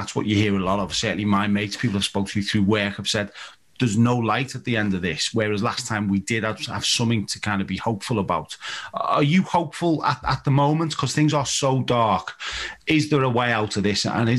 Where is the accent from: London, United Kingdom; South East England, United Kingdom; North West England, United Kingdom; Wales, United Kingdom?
North West England, United Kingdom; Liverpool